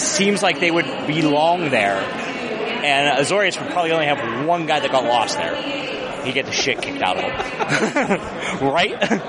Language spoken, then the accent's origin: English; Pittsburgh, Pennsylvania, United States; Right here, Pittsburgh.